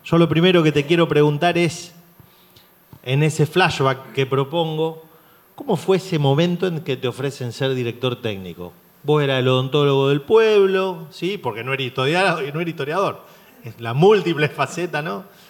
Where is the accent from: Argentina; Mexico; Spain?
Argentina; Colón, Buenos Aires Province; yo soy oriundo de Colón, provincia de Buenos Aires, es bien abajo de la botita.